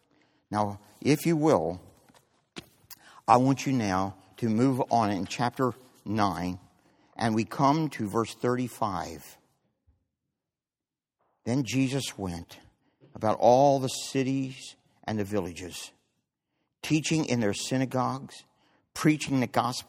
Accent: Maryland, United States; I was raised up in the Carroll County, Baltimore County area. And we were out in the country

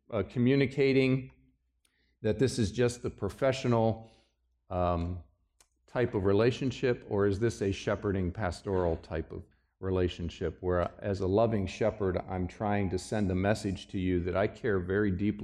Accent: Pennsylvania, United States; oh, I'm from Pennsylvania too. What part of Pennsylvania? And then we talk about family history a little bit. And my family goes back in Pennsylvania, back into the 1600s.

